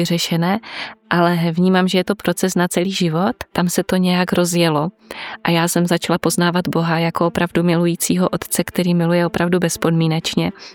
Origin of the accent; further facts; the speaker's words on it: Moravian-Silesian Region, Czechia; já jsem z takové malé vesničky u Nového Jičína